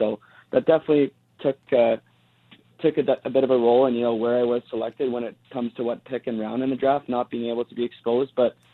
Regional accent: Ottawa, Ontario, Canada; being a Canadian kid from Ottawa, Ontario, you definitely watch a lot of Canadian hockey

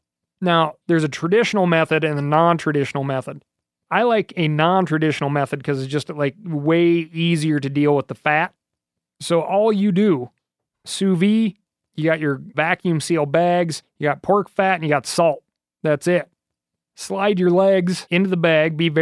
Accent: Montana, United States; In fact, here in my home state of Montana, the Department of Wildlife just did a shameful act

